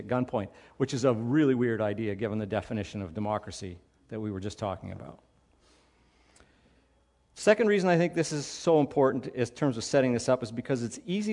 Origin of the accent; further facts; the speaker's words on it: Canada; as a Canadian and someone of European descent